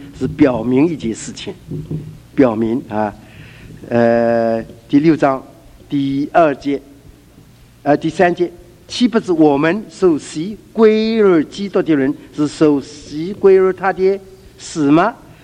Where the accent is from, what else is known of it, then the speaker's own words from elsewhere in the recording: China; 我们中国人呢，若是一个女子嫁到这个夫家去啊，这叫做入门了